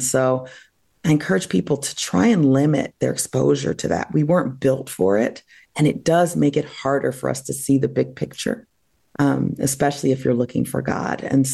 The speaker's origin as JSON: {"language": "English", "region": "New Jersey", "country": "United States", "tie": "born or raised there", "said": "I was at Amherst College in Massachusetts. I grew up in New Jersey."}